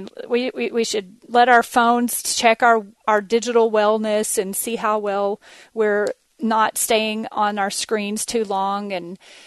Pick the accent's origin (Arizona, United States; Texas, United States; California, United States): Texas, United States; accent: Texas; So just try to listen to my Texas accent and pretend like it's really a British accent